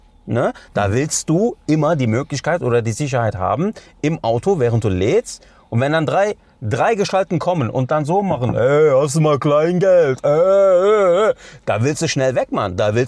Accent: Cologne, North Rhine-Westphalia, Germany; ich bin in Köln aufgewachsen. Das ist eine Großstadt

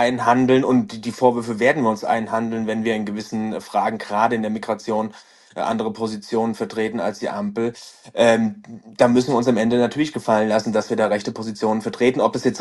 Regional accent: Aschaffenburg, Bavaria, Germany; Ich komme hier aus Aschaffenburg

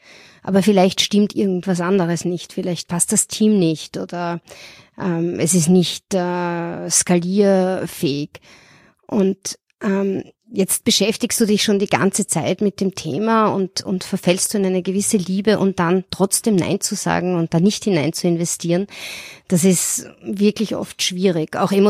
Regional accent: Vienna, Austria; now in Munich, Germany; Ich bin seit 4 Jahren jetzt in München, aber eigentlich gebürtige Wienerin

